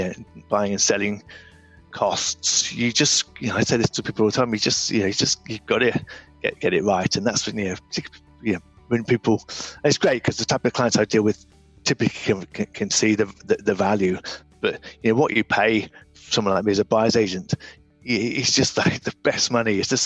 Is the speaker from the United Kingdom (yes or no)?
yes; England, United Kingdom; born there; I'm lucky that I was born in England as opposed to other parts of the world